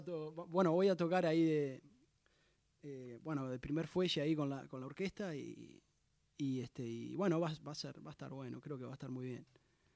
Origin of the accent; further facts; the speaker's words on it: Florida, Uruguay; Vino hace muchos años a Florida, que es mi ciudad natal.